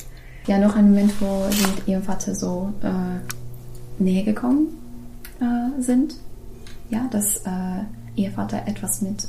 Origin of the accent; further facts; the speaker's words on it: Ukraine; German is a second language; Ich komme aus der Ukraine und ich habe etwas miterlebt